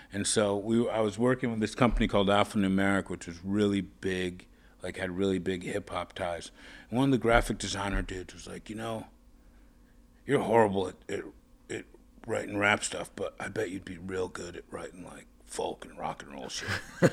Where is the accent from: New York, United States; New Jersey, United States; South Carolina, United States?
New York, United States; Rye; I grew up in a town called Rye, New York.